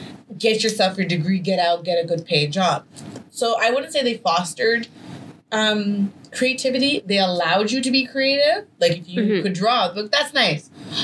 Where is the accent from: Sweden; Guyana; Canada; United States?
Canada; Montreal, Quebec; I didn't get to pursue journalism because it was not something where I'm originally from. I'm from Montreal.